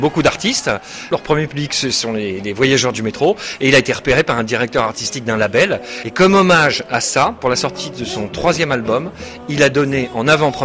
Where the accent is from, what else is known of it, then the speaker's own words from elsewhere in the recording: Paris, Île-de-France, France; Parce que j'ai grandi à Paris, j'étais un petit garçon parisien.